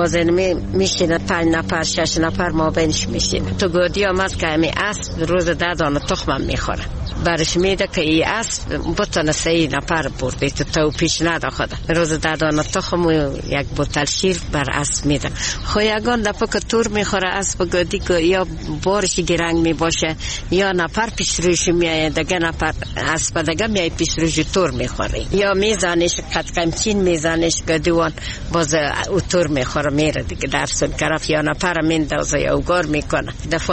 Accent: Herat, Afghanistan; ماده از هرات هستیم،

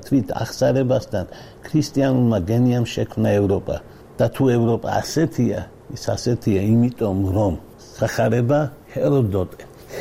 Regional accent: Batumi, Adjara, Georgia; born there; მე წარმოშობით ვარ ჩოხატაურიდან დავიბადე მართალია ბათუმში

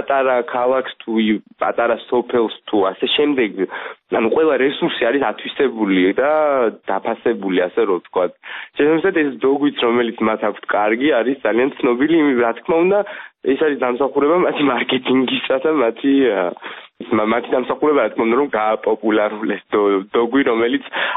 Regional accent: Kakheti, Georgia; მე წარმოშობით კახელი ვარ

